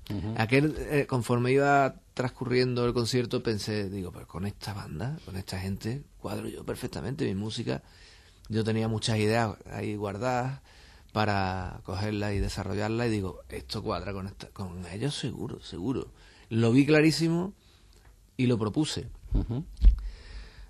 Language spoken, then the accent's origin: Spanish; Ubrique, Andalusia, Spain; el inglés mío es de Ubrique